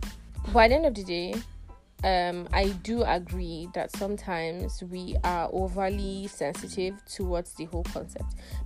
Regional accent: Kaduna, Kaduna State, Nigeria; me, I'm a Nigerian girl from Ogun State, so I'm a Yoruba girl, but I was born and raised in Kaduna in the north.

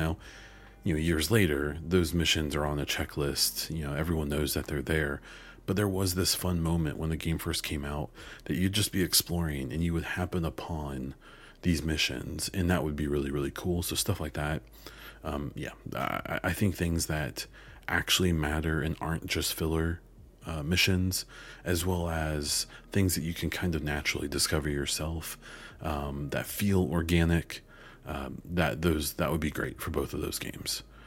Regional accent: United States; Well, my good man, I am an American, and we don't eat very healthy.

